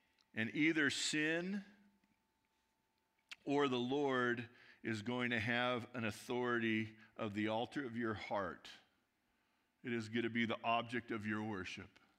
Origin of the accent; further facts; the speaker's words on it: California, United States; I grew up in Southern California.